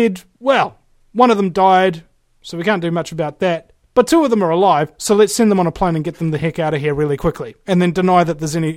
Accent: New Zealand; you say, "I'm from New Zealand." And they go, "Oh, you know, like, you, oh, you're so lucky, so beautiful, and Lord of the Rings, etc." So, you go into any airport in the world, and you flash your New Zealand passport.

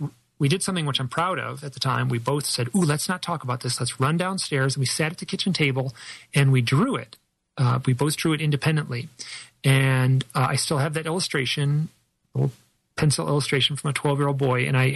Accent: Michigan, United States; Beautiful autumn in the Midwest. I grew up in Michigan.

